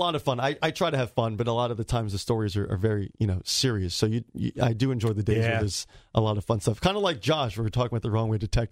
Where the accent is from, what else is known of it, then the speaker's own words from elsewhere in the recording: New Jersey, United States; I'm from North Jersey, close to New York City. I typically will talk a little faster than most people.